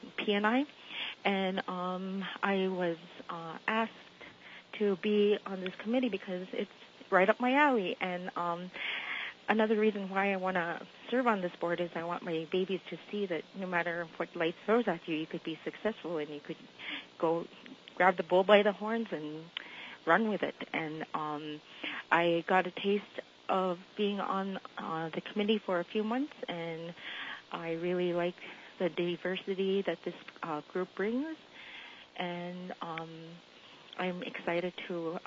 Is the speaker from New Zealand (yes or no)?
no; Imonik, Alaska, United States; I'm a single mom of three babies from Imonik. I'm Yupik Eskimo. I grew up on the Yukon Delta, where I fished until I was old enough to work.